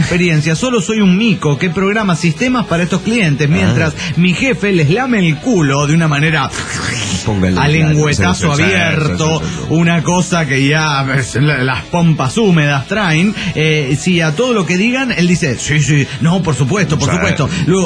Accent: Salta, Argentina; Hola, ¿cómo están? Soy la salteña

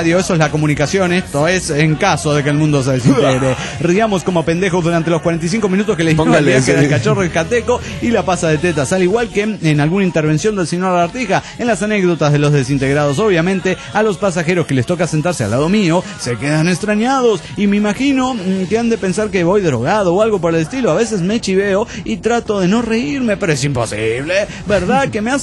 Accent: Guadalajara, Jalisco, Mexico; Hola, amigos, ¿cómo están? … de Guadalajara, México.

